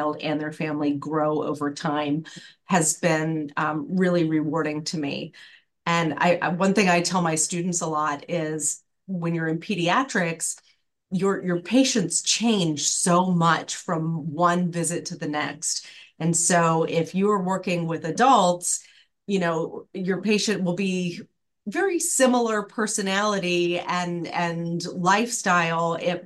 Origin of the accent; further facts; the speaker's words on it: Southern United States, United States; which, as a Southerner, I did not expect to fall in love with this area